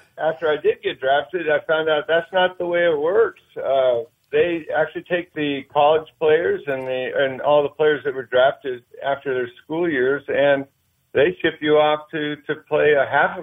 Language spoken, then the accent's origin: English; Sacramento, California, United States; now in Cameron Park, United States; I am from, Sacramento, California.